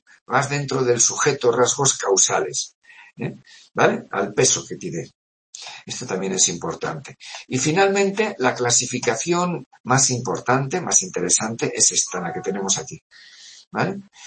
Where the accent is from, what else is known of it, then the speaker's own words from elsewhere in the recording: Pamplona, Navarre, Spain; soy de Pamplona